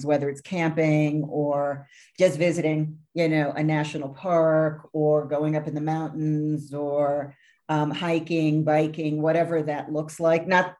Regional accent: New York, United States; I know for me, for example, I grew up in New York. I grew up close to a massive beach.

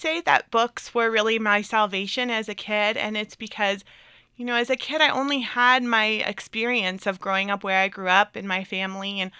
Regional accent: Boulder, Colorado, United States; So I was raised in Boulder, Colorado

